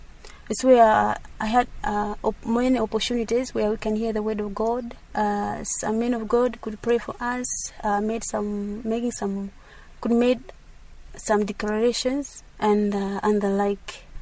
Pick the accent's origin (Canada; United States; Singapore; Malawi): Malawi; Mzimba, Northern Region; now in Lilongwe, Malawi; I'm from Mzimba District. Currently, I stay here in Lilongwe.